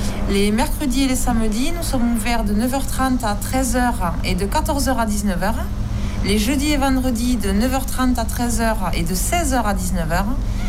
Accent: Saint-Étienne, Auvergne-Rhône-Alpes, France; Donc, moi, déjà, je suis stéphanoise. J'habite à Saint-Étienne depuis plus de 10 ans.

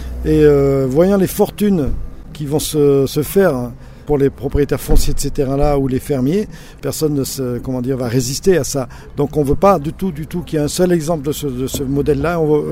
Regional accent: Occitanie, France; moi je viens du Larzac

